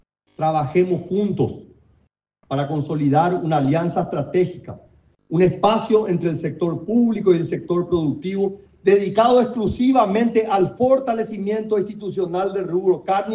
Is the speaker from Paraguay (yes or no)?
yes; Paraguay; Que como paraguayos nunca nos falte la fuerza para cuidarla, la sabiduría para honrarla y el coraje para defenderla.